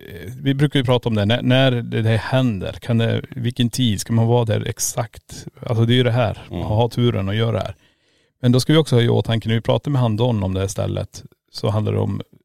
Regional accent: Norrland, Sweden; som en norrlänning kommer från varma 10 grader

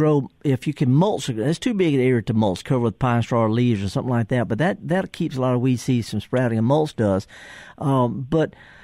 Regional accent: Mississippi Delta, United States; I mean, I'm from the Delta. I get it.

